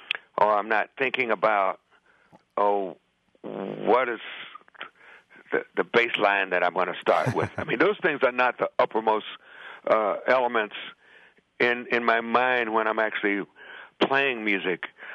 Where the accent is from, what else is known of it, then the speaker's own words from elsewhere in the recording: Chicago, Illinois, United States; now in New York, United States; great trumpet player who discovered me and brought me from my hometown, Chicago, to New York, and really nurtured me.